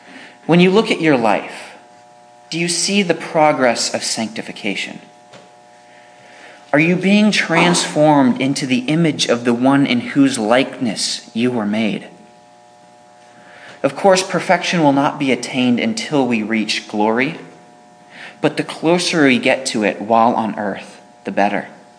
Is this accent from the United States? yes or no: yes; California, United States; I was growing up in California in a completely different area.